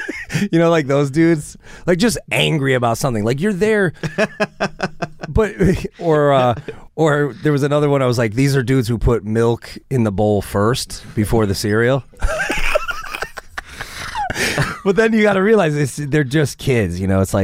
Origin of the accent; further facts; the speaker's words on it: New Haven, Connecticut, United States; I grew up around Yale. People that I knew would go to jail for a nickel bag or a dime bag of weed.